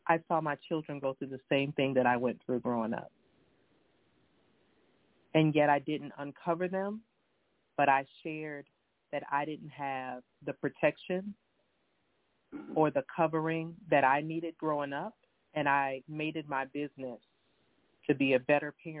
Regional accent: Minnesota, United States; I'm from Minnesota.

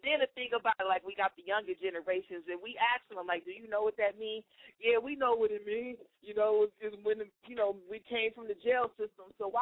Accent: New Jersey, United States; I'm from Jersey

